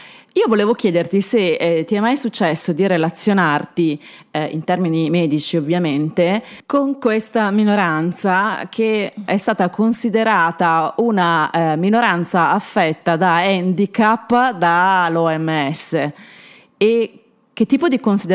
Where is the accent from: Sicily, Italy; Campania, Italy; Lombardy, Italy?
Lombardy, Italy; Milan; born there; sono nata a Milano